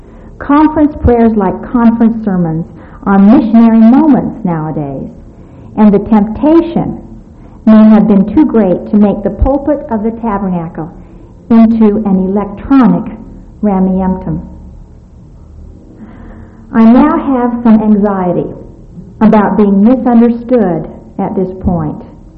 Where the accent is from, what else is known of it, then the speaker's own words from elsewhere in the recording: Provo, Utah, United States; As I was growing up in Provo, I remember prayers being consistently offered at school functions.